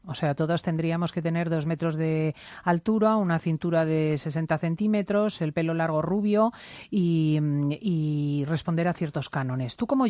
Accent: Spain; Somos naturales los españoles al tratar, digamos, las discapacidades o las limitaciones o las formas distintas de ser de los otros

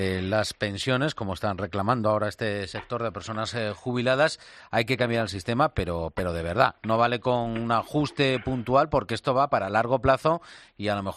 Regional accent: Spain; No somos conscientes los españoles de lo que se nos viene encima.

